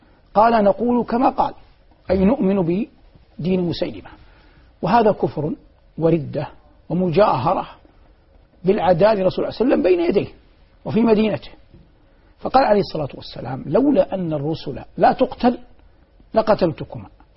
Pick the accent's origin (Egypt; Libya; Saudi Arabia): Saudi Arabia